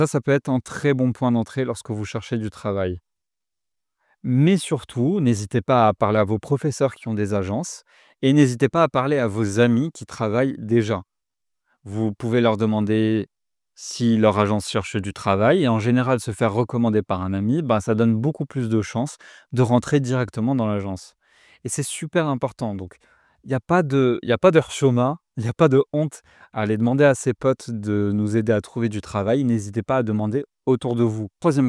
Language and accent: French; Morocco; now in France; j'ai trouvé du travail en France alors que je suis marocain, et oui, je ne suis pas français